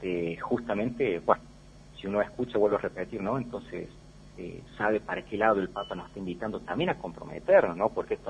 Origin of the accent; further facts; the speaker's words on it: Argentina; Somos argentinos